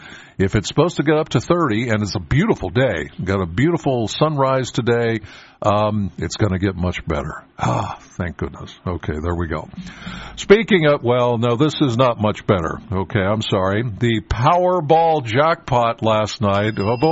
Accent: Penns Valley, Pennsylvania, United States; I'm from Penns Valley, so I got about a half-hour drive into the studio.

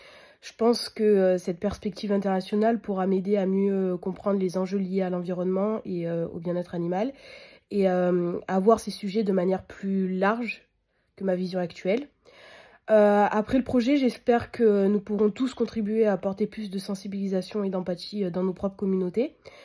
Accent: France; et je viens de France.

